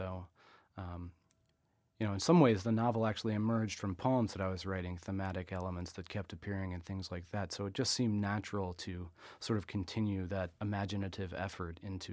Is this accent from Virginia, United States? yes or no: yes; Virginia, United States; when I grew up in Virginia, in the South, I think a lot of soldiers come from sort of an area of the country similar to the one that I grew up in.